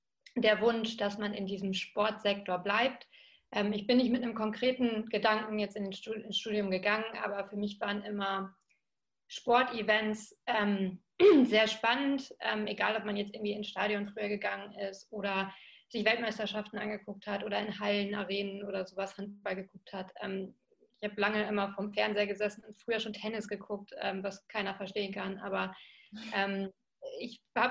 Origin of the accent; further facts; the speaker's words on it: North Germany, Germany; ich bin im Norden aufgewachsen und wollte gerne auch im Norden bleiben.